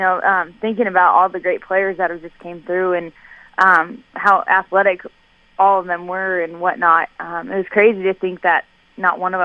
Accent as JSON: {"language": "English", "town": "Covington", "region": "Washington", "country": "United States", "said": "I am originally from Covington, Washington"}